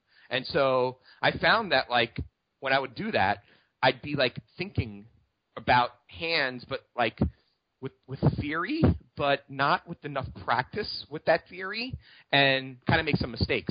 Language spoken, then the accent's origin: English; New York, United States; like, I can't deposit it all on Bovada because I'm from New York.